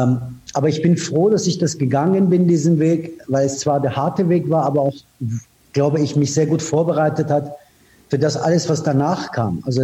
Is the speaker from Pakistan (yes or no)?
no; Iran; moved away; ich bin im Iran geboren, hatte eigentlich eine sehr, sehr schöne Kindheit